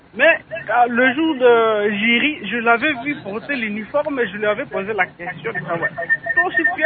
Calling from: Kalemie, Tanganyika, DR Congo; Ici, chez nous, à Kalemi, il y a un système qu'on appelle Labo.

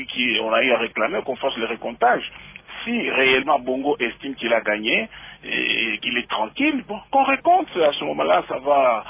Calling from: Lubumbashi, Haut-Katanga, DR Congo; Ah, l'actualité chez nous à Lubumbashi

